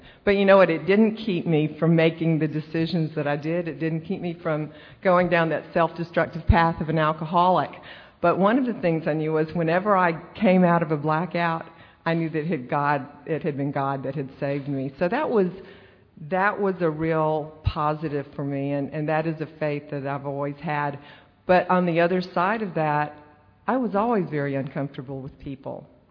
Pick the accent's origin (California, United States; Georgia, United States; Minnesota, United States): Georgia, United States; Cochran; Like I said, when I was in the fifth grade, we were settled, and I ended up growing up in Cochran, Georgia